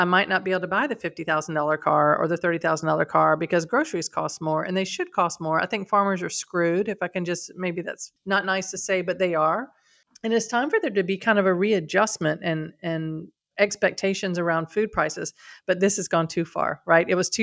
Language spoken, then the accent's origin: English; United States; and I live in Europe, but I'm American.